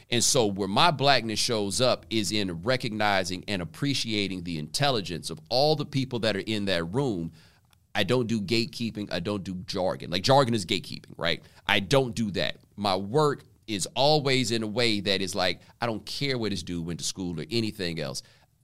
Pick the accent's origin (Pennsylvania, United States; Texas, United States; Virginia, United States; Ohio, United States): Texas, United States; Houston; also born or lived in Waller; People are like, you're not from Houston. No, I grew up in Houston. The address says Houston, but my parents taught at Prairie View when I was growing up, and I went to school in the next town over, which is called Waller